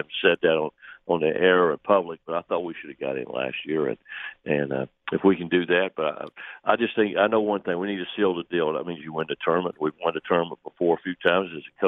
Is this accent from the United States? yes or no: yes; North Carolina, United States; I mean, I'm from North Carolina, and I don't hunt, I don't fish, I don't chew tobacco, and I don't like race car driving.